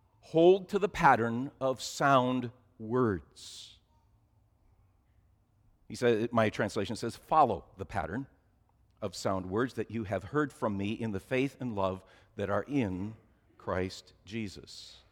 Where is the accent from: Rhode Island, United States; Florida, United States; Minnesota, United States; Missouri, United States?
Minnesota, United States; moved away; not from this area, but I'm transplanted here 29 years ago, and I'm reminded that I'm still new. I'm from Minnesota, right?